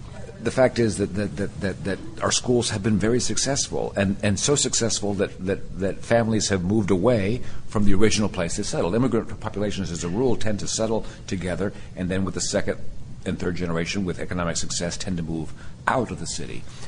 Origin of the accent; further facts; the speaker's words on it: Corpus Christi, Texas, United States; there was no Catholic school nearby where I grew up in Corpus Christi.